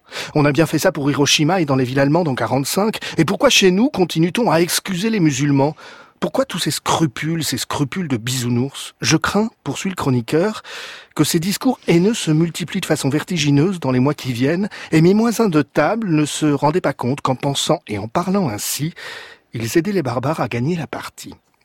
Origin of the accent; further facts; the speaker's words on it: France; même chez nous en France, en 2016, on les traite comme des animaux.